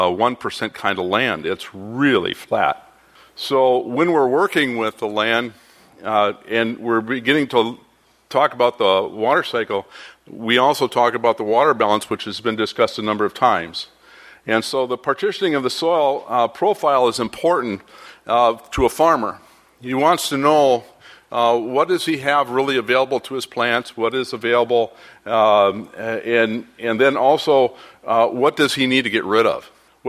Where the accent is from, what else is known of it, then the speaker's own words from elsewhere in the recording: Michigan, United States; I grew up in Michigan. I grew up on spring-fed lakes and eutrophying lakes as well